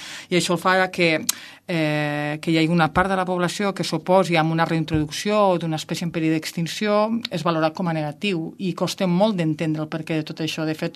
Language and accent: Catalan; Catalonia, Spain; nosaltres som del Pallars Sobirà, és zona on es va reintroduir l'os ja farà 26 anys